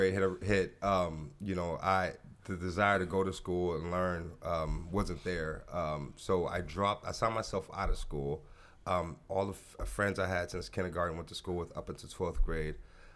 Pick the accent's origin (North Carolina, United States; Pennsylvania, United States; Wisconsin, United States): Pennsylvania, United States; Erie; I am from the Erie community.